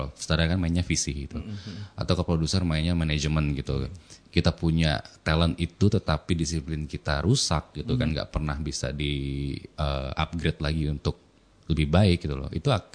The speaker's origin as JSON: {"language": "Indonesian", "region": "West Kalimantan", "country": "Indonesia", "tie": "born or raised there", "said": "aku kan juga dari Kalimantan Barat ya aslinya ya, besar dan lahiran besar di sana gitu."}